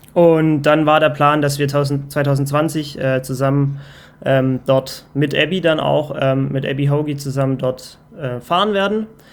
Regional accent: Reutlingen, Baden-Württemberg, Germany; bei Stuttgart, südlich von Stuttgart, genau. In Reutlingen bin ich aufgewachsen, also ich bin gebürtiger Reutlinger. Ja. Reutlingen aufgewachsen, bin dann ja nach Freiburg gezogen und jetzt nach dem Unfall wieder hierher gekommen.

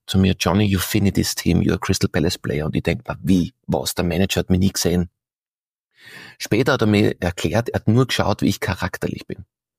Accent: Austria; Und du musst dich behaupten als Österreicher, weil ich war damals 2008 der Skifahrer und einfach der Lederhosen daheim hat

